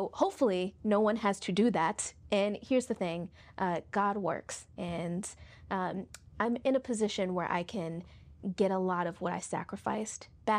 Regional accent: Washington, District of Columbia, United States; I'm from Southeast. I'm not afraid to go into those neighborhoods.

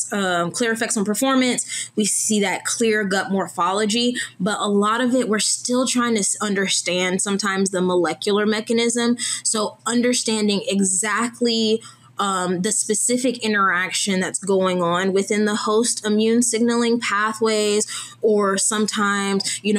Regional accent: Georgia, United States; What I mean by that is I'm from Georgia. It's hot here.

